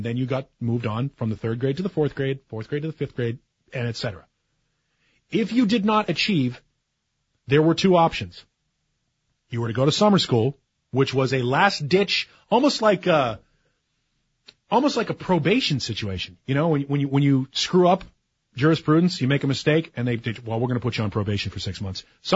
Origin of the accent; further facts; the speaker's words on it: Northeast, United States; I grew up in the Northeast.